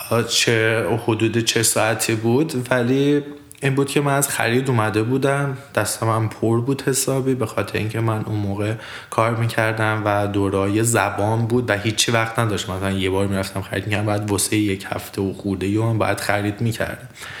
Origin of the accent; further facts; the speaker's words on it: Iran; منم جوابشو دادم که من ایرانی هستم.